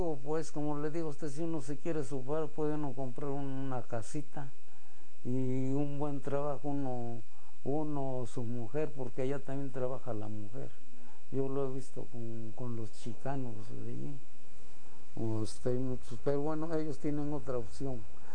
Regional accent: Mexico; moved away; Bueno, le eché de menos simplemente a las comidas. Allá por mi tierra, ¿no? Las comidas que hay y a todos se le echa de menos.

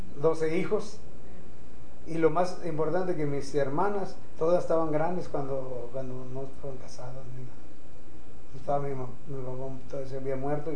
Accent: San Luis Potosí, Mexico; also born or lived in Guadalajara / Mazatlán / Hermosillo; me vine yo de San Luis Potosí, me vine a Guadalajara y de Guadalajara a Mazatlán, uh-huh, de Mazatlán a Hermosillo

